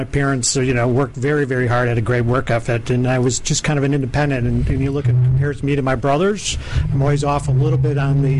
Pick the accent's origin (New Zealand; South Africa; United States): United States; Chicago, Illinois; Chicago, Illinois.